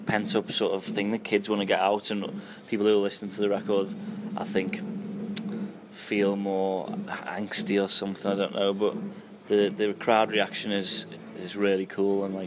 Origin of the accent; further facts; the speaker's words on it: Liverpool, North West England, United Kingdom; I always love playing Liverpool. It's my hometown, so I love playing to my family